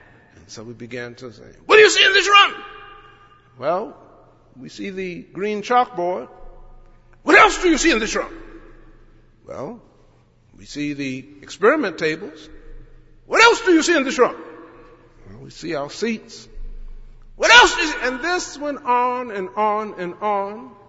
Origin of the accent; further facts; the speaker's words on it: Louisiana, United States; I should say that I'm from Louisiana, so the first day of school is always hot.